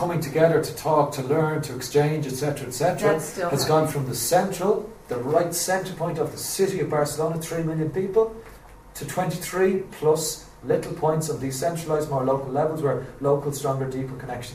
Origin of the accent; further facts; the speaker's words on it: Ireland; Personally, as an Irishman, I can't understand why Irish people are still just going